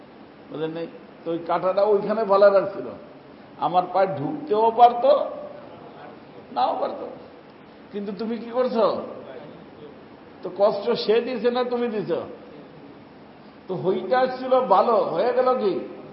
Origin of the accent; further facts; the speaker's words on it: Bangladesh; moved away; আমি একবার এই বাংলাদেশে যখন প্রথম প্রথম আসলাম আমার গ্রামের বাড়িতে, আমার মা বেঁচে ছিলেন